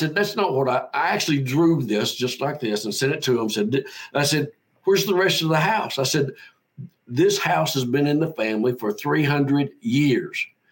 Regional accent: the South, United States; I'm from the South.

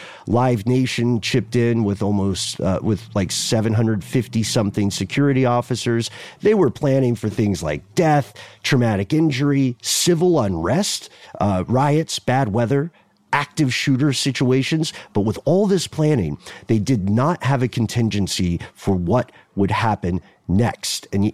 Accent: Atlanta, Georgia, United States; we're from Atlanta. We understand how disappointing sports events can be

